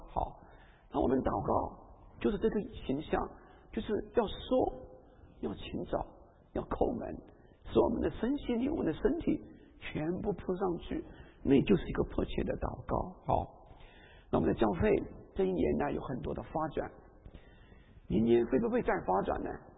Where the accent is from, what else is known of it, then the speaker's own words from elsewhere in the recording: China; 那像我们中国人就会说，哎呀，他找个借口不愿意处理我的事情，是吧？